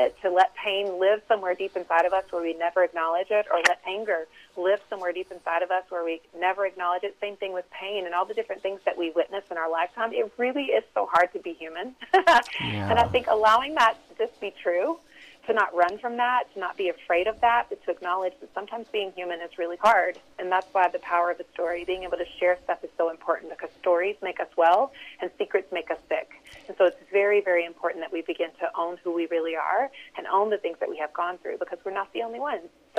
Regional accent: the South, United States; Well, I really, born and raised in the South, learned to tell the truth from a very, very early age.

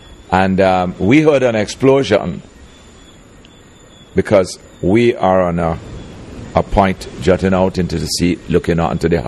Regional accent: Grenada; I'm Grenadian. I was born in Grenada and live here for my entire life.

